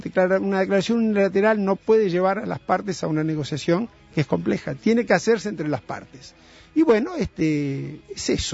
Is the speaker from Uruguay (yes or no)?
yes; Uruguay; un tema de democracia, de valores humanos como uruguayos